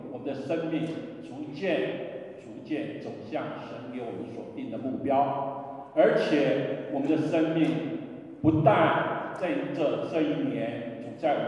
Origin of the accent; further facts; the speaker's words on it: Taiwan; born there; moved away; 1997，我们从我们的出生地台湾来到现在啊，现在就2018了，马上就2019了。当年我们来的时候，我们最小的10岁，现在已经31岁了啊。